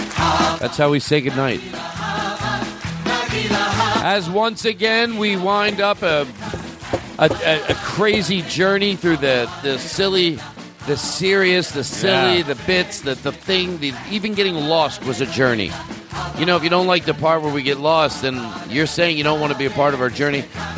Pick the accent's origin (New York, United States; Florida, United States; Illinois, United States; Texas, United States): Illinois, United States; Chicago; from Chicago.